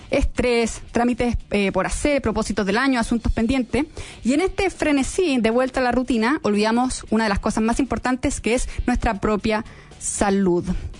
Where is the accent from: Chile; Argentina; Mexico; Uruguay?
Chile; ¿por qué como buenos chilenos dejamos lo más importante para el final?